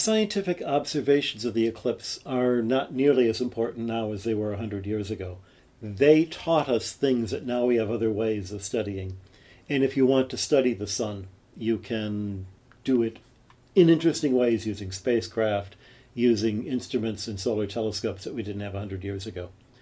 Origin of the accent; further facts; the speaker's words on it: Detroit, Michigan, United States; how I got to be a kid growing up in Detroit to being the director of the observatory at the Vatican, it astonishes even me.